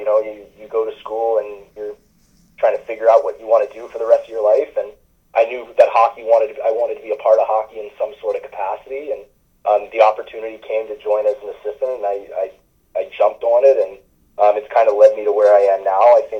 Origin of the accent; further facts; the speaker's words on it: Hanahan, South Carolina, United States; Yeah, Hanahan, pretty small town. We're just outside of Charleston there.